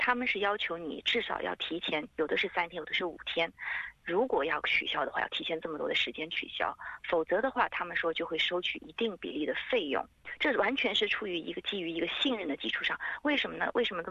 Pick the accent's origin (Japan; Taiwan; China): Japan; Chinese is a second language; 我们日本人叫拉面，其实就是我们说的汤面。